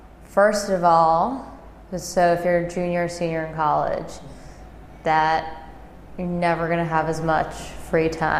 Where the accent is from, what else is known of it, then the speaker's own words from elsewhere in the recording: New York, United States; One, I was raised in New York, and I always saw myself living in New York